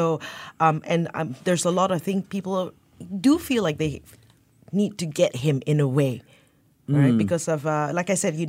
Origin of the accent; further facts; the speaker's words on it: Malaysia; Well, you know, I come from Malaysia.